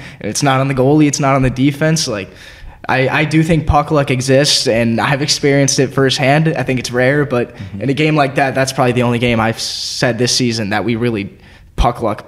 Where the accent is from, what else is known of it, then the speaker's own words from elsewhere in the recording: Philadelphia, Pennsylvania, United States; born there; I was born in Philadelphia, so go Flyers.